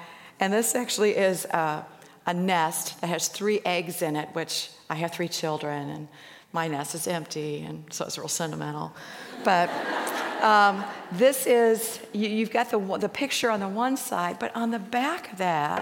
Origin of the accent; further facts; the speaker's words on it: Missouri, United States; now in Indiana, United States; I grew up in Missouri. We went from winter to summer. I didn't know what spring and fall were until I moved to Indiana.